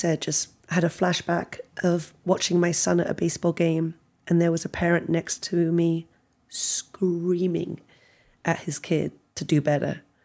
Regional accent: England, United Kingdom; When I was growing up in England

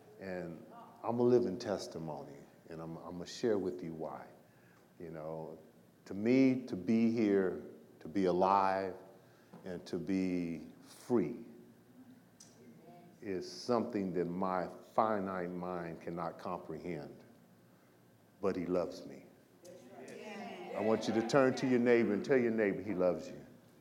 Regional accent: Los Angeles, California, United States; But I grew up in South Central, had two wonderful parents.

